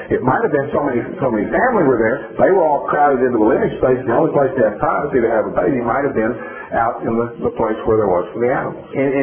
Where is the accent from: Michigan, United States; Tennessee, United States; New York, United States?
Tennessee, United States; Jefferson City; Tuesday of this week, I drove to my hometown, Jefferson City in Tennessee.